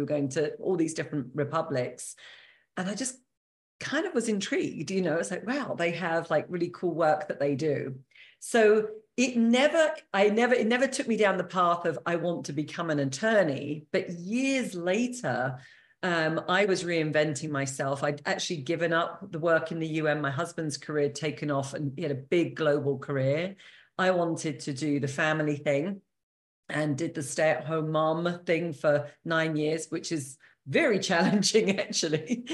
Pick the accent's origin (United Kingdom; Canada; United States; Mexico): United Kingdom; I am British, as you can, as listeners can hear. And I studied languages at university in England, French and Spanish and economics.